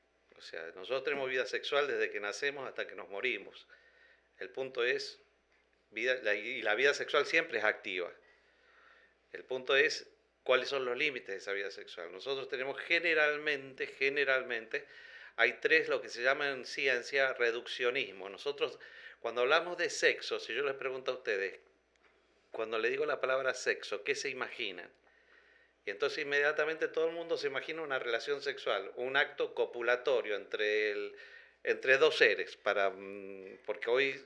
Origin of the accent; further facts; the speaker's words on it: Argentina; now in United States; Soy de Argentina, pero ya Dios me perdonó.